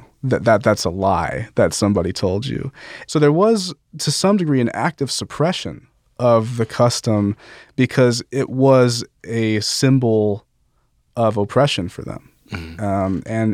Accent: Las Vegas, Nevada, United States; Or, you know, I'm from Las Vegas. You can simply go to one of the white wedding chapels downtown and just get married.

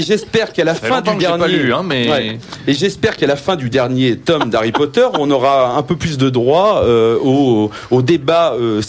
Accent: France; moi, en tant que Français, je dis

